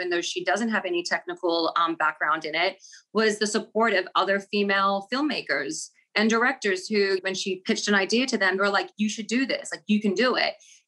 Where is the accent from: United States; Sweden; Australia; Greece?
Australia; I'm across the world. I haven't seen them. I'm Australian. I haven't seen my family for, almost 2 years.